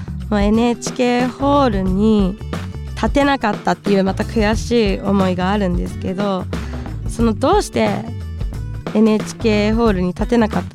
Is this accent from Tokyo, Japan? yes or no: no; Hokkaido, Japan; 私は北海道出身ということで、ずっと北海道にいたんですけど